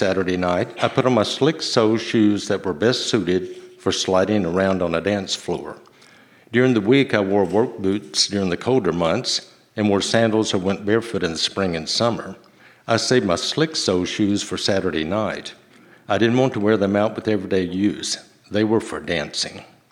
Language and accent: English; Arkansas, United States; At an early age, while growing up in the Arkansas Delta, my parents saw to it that my sisters and I had dance lessons.